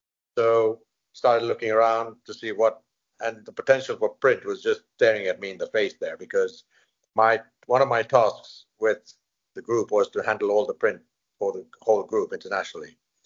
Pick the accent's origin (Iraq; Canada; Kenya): Kenya; I'm originally from, I was born and brought up in Kenya, in East Africa, and in the 60s, when Kenya was still a colonial country.